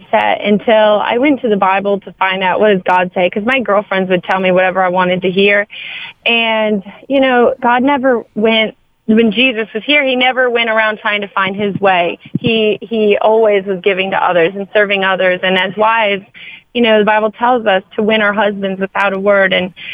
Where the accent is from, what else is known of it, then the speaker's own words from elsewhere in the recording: Michigan, United States; I am, which is funny because I'm originally from Michigan